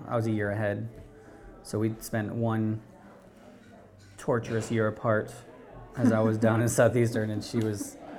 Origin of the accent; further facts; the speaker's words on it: Gloucester, Virginia, United States; I did most of my growing up in Virginia, in Gloucester, Virginia.